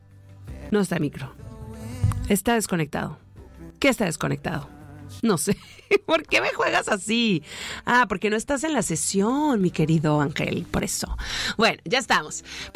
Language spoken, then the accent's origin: Spanish; Baja California Sur, Mexico; ¿a poco no los cabeños sentimos Playa del Carmen y Cancún como a la otra